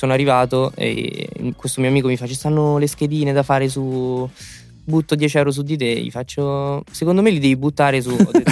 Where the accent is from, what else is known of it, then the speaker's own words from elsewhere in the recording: Trapani, Sicily, Italy; born there; sono nato io sono nato in Sicilia, a Trapani, che non c'è nulla.